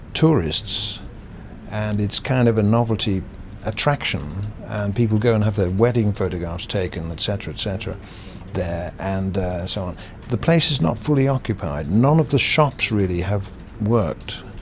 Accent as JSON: {"language": "English", "region": "England", "country": "United Kingdom", "said": "if you look at them as an English person walking around there, I find it quite disturbing, really, because none of the buildings are truly English looking."}